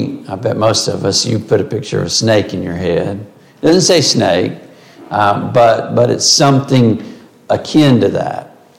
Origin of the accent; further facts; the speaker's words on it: Appalachia, United States; accent: Appalachian; That's my Appalachian accent. I have trouble with lion.